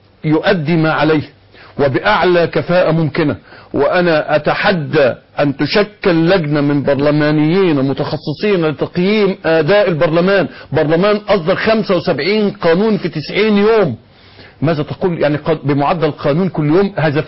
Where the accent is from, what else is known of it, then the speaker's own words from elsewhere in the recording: Egypt; بيننا كمصريين